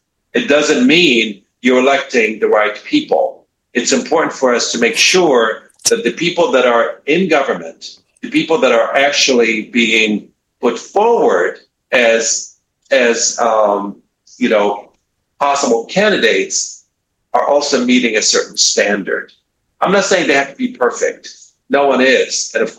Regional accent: Iraq; I come from Iraq, so even as a child I experienced this type of commando style crackdown.

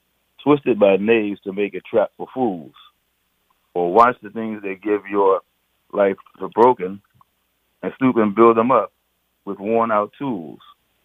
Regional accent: Washington, District of Columbia, United States; And Keith and I grew up together in the Sibley Terrace community. of Southeast.

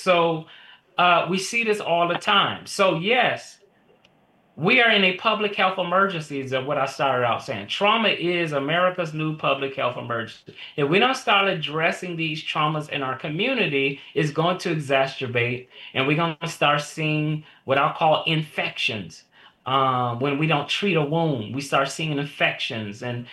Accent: Flint, Michigan, United States; So I'm from Flint, Michigan.

